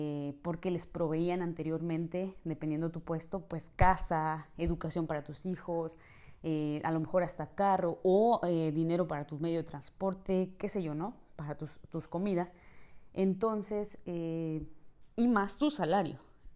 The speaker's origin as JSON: {"language": "Spanish", "country": "Mexico", "moved": "yes", "said": "me requerían que como turista estando aquí, si yo no salía del país, solamente me daban una visa como mexicana de 90 días"}